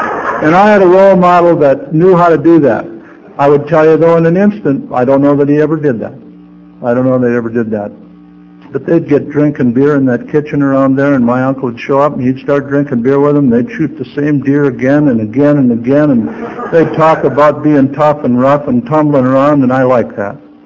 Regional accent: Eau Claire, Wisconsin, United States; But I grew up in Eau Claire, and I did a little bit of drinking, and I went to high school there.

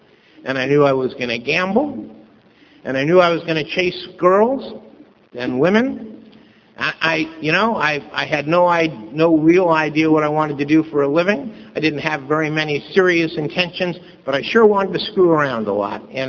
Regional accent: King City, California, United States; I grew up in King City, over in the Salinas Valley. It's a town very much like Ripon, you know, a farming community and small town.

